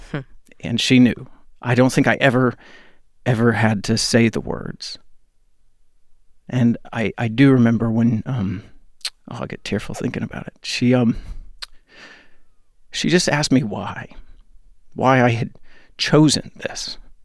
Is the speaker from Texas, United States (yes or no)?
yes; Texas, United States; For a little gay boy growing up in Texas, it was about as stacked a deck as you could get, I'll tell you that.